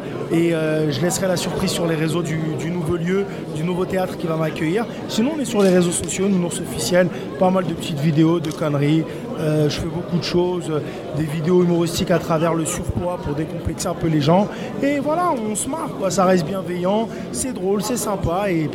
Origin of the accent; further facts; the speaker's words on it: Paris, Île-de-France, France; Nous, on est de Paris